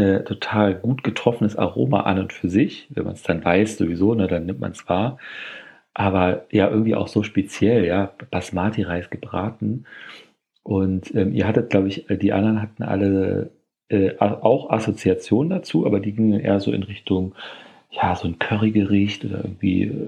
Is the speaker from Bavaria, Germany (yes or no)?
no; Berlin, Germany; ich als Berliner, wie auch immer, hier sozialisiert